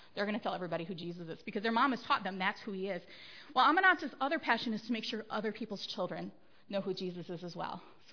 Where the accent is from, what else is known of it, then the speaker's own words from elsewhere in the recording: United States; they would not allow me because I am an American.